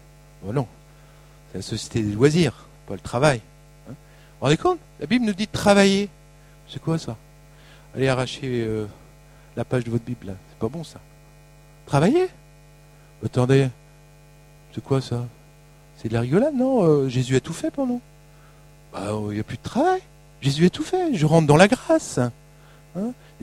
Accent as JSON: {"language": "French", "country": "France", "said": "en tant que Français, moi, je cherche des machins."}